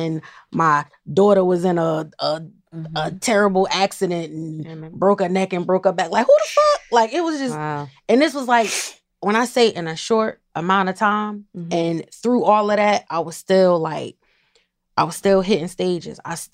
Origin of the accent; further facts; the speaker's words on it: New Jersey, United States; Jersey. Mm-hmm. I'm from Jersey.